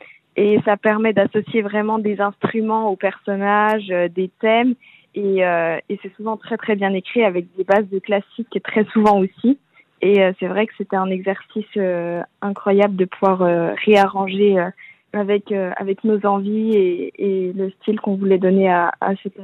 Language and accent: French; Annecy, Auvergne-Rhône-Alpes, France; parce qu'on en entend parler depuis qu'on est petite, parce qu'on vient de pas loin finalement, on vient d'Annecy